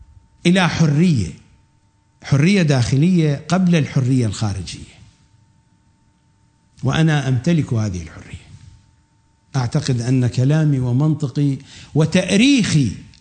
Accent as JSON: {"language": "Arabic", "country": "Iraq", "accent": "Iraqi", "said": "مثل ما نقول بلهجتنا العراقية"}